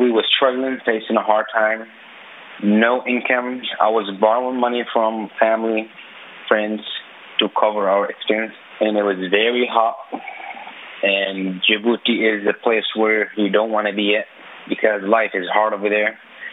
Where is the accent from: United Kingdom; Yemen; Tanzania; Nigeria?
Yemen; now in United States; I'm 25 years old. I'm from Yemen, and I'm a U.S. citizen.